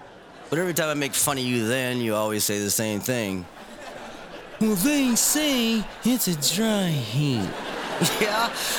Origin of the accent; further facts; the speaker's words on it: Chicago, Illinois, United States; Okay, because I moved back to Chicago. I'm a Chicagoan, I'm a Chicago comedian. And I moved back to Chicago for two specific reasons.